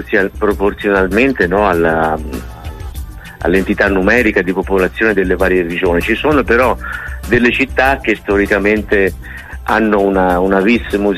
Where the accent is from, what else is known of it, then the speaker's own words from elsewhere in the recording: Tuscany, Italy; io da toscano, ormai conoscitore delle Marche